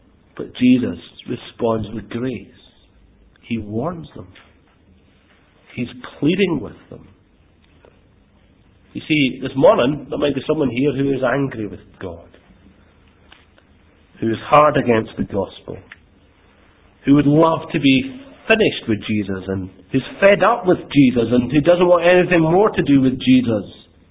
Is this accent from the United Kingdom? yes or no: yes; Glasgow, Scotland, United Kingdom; I grew up in Glasgow, and you know, can be quite an aggressive place.